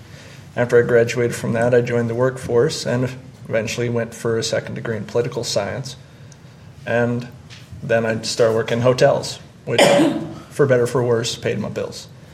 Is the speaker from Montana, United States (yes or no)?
yes; Big Timber, Montana, United States; I'm originally from Big Timber, and after I graduated high school, I joined the Air Force